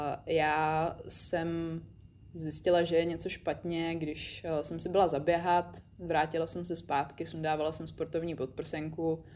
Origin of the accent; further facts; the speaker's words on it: Zlín, Zlín Region, Czechia; now in Prague, Czechia; protože já jsem původně ze Zlína, tak jsem musela z Prahy přijet až do Zlína